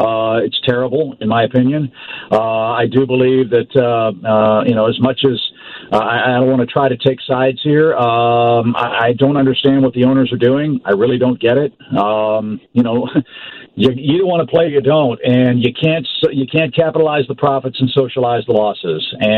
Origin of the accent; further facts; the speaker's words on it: St. Louis, Missouri, United States; But for me personally, as a broadcaster and growing up in St. Louis, looking to my left at Old Busch Stadium